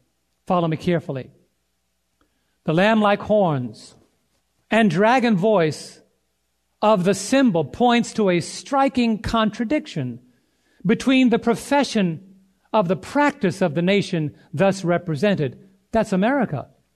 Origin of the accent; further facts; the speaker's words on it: United States; And as an American, I would say that's unequivocal.